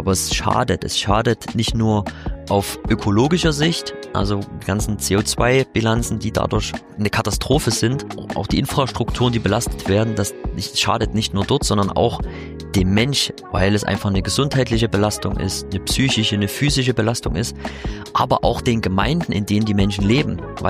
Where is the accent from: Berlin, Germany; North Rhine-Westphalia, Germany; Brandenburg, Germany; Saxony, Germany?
Saxony, Germany; Chemnitz; Ich komme aus Chemnitz bzw. aus dem Vorort, bin da quasi hier in der Region groß geworden. Habe auch in Chemnitz studiert